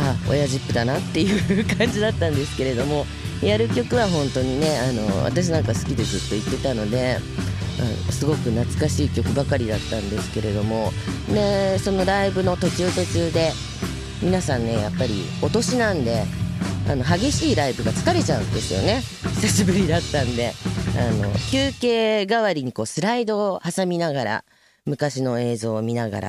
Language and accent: Japanese; Tokyo, Japan; もう東京生まれの東京育ちなんで、ね、暑いのも苦手なんですが